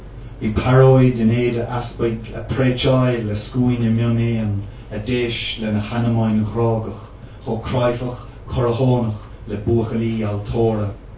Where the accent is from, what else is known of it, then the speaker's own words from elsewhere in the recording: Ireland; now in Australia; one of the peculiar things about being Irish in Australia